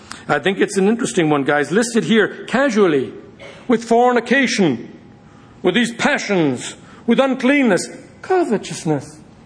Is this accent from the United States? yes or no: no; Ireland; As a boy growing up in Ireland, my father was an educator.